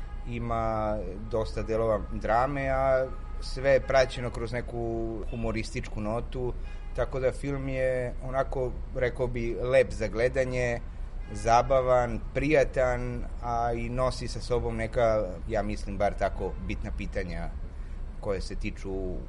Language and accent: Serbian; Barcelona, Catalonia, Spain; Ja sam kao dete živeo u Španiji, u Barceloni.